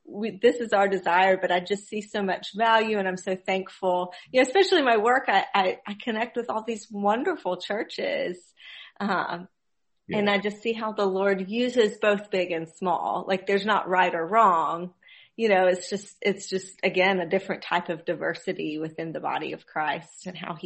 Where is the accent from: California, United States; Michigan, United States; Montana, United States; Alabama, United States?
Alabama, United States; Abbeville; I'm from Abbeville.